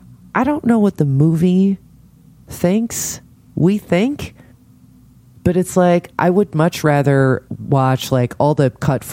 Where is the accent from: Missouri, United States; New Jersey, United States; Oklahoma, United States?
New Jersey, United States; I'm from Jersey